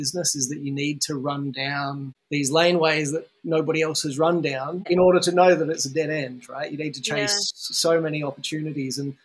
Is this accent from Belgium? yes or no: no; Australia; being in the UK as an Australian